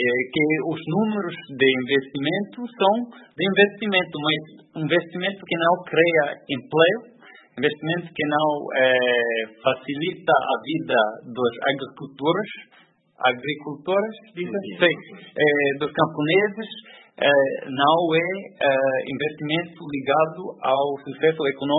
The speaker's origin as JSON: {"language": "Portuguese", "country": "United States", "second_language": "Portuguese", "said": "Então, para mim, como americano"}